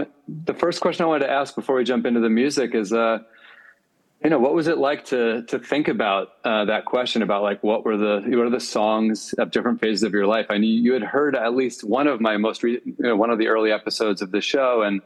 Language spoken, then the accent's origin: English; New Jersey, United States; also born or lived in Bellingham, Washington; I moved from Bellingham, Washington to New Jersey when I was about 7, so similar. I have like early memories, but most of my memories are from the second place.